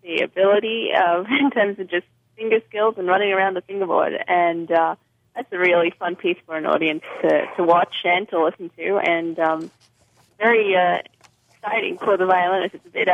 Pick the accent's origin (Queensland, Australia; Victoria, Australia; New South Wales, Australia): New South Wales, Australia; Sydney; now in United States; That's my hometown, Sydney, Australia.